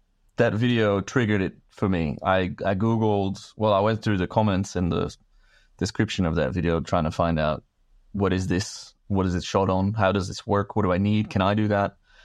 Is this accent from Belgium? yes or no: yes; Belgium; where are you from? I'm like, I'm Belgium.